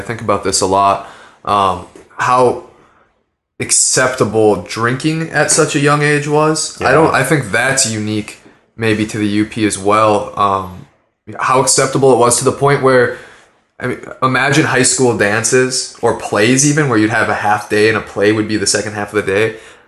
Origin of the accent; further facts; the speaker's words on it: Iron Mountain, Michigan, United States; but I wonder how much our experience growing up in the UP is really just our experience growing up in Iron Mountain.